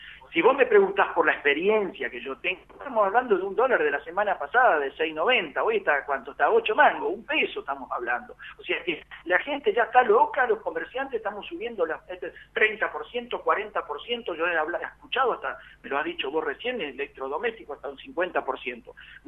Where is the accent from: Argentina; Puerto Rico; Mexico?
Argentina; como somos característicos los argentinos de exagerar las cosas